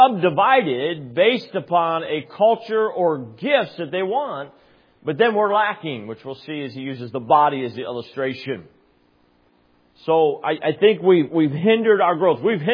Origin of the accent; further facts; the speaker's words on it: Michigan, United States; Wow, man, we're from Michigan.